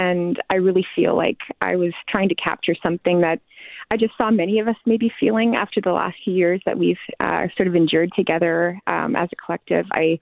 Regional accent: Treherne, Manitoba, Canada; I'm going to be doing a concert out in my hometown. I grew up in Treherne, Manitoba.

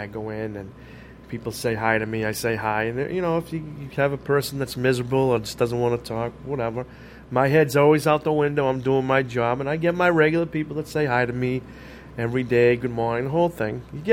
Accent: Revere, Massachusetts, United States; I grew up in Revere on a dead-end street, and there was tracks on the other side.

